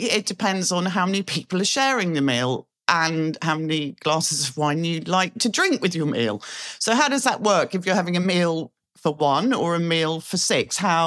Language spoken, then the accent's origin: English; United Kingdom; born or raised there